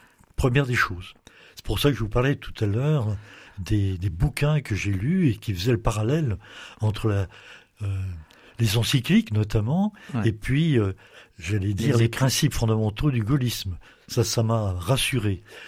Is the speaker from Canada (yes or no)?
no; Auvergne-Rhône-Alpes, France; Nous sommes des Beaussaignes, comme on dirait, du côté de Saint-Étienne.